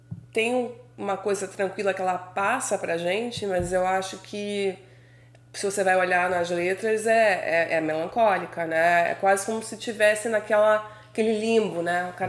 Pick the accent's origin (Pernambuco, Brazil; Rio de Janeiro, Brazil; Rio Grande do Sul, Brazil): Rio de Janeiro, Brazil; moved away; porque eu sou do Rio, né? Então eu morava em São Paulo e ia visitar minha família